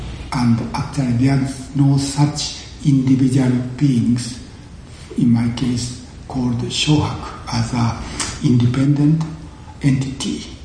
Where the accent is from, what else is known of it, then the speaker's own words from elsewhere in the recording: Japan; born there; first language Japanese; English is a second language; And in my case, because I was born in Japan, I learned Japanese language from my parents and sisters and brothers, and later I went to school and I studied Japanese.